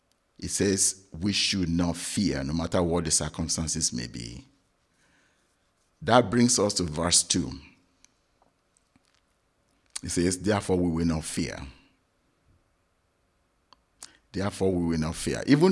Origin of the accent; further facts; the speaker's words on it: Nigeria; moved away as an adult; now in United States; when I was transitioning from Nigeria to come to America to stay, it was a very trying time for me as well.